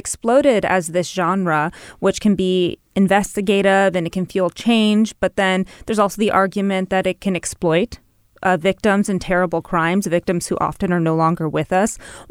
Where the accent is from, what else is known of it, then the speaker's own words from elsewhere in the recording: Los Angeles, California, United States; I mean, I'm from Eagle Rock, so I'm familiar in Los Angeles.